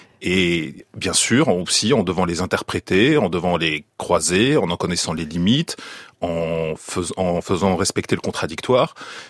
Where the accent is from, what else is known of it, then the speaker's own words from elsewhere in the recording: France; Je suis français, ma maison c'est la France, et j'ai en plus des origines très riches, évidemment du côté polonais et aussi mes origines juives.